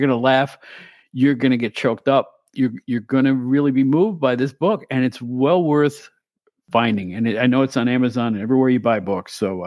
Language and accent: English; New York City, New York, United States; I mean, I was that from New York City.